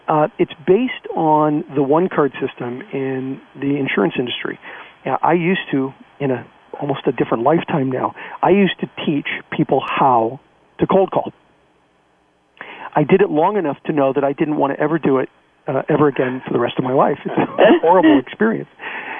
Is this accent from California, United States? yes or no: yes; Los Angeles, California, United States; I'm from Los Angeles. She's in New York.